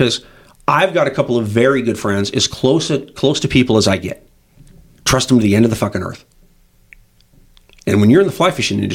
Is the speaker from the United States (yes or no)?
no; Australia; I'm fucking Aussie as far as, tolerance.